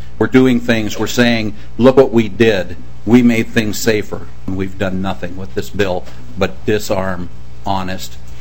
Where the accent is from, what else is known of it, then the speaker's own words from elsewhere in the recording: Two Harbors, Minnesota, United States; I'm from Two Harbors, Minnesota.